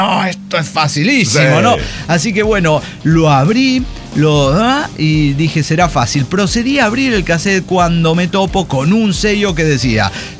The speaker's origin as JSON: {"language": "Spanish", "region": "Sonora", "country": "Mexico", "said": "mi familia no puede pagar esto, somos gente pobre de Sonora"}